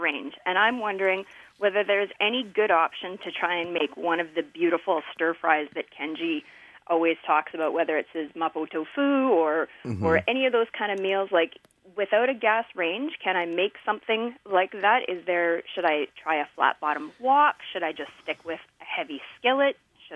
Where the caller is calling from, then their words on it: Vancouver, British Columbia, Canada; From Vancouver.